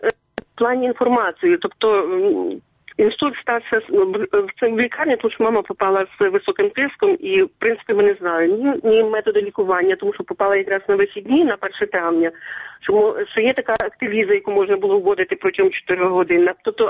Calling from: Truskavets, Lviv Oblast, Ukraine; Трускавець.

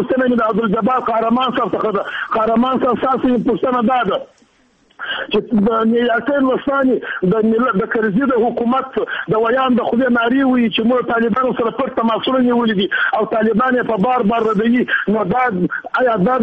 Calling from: Kabul, Afghanistan; از کابل صحبت میکنم

